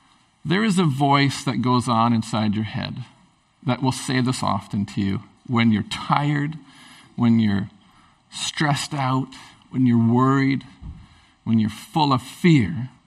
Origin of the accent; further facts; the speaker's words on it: Prince Rupert, British Columbia, Canada; I grew up in Prince Rupert.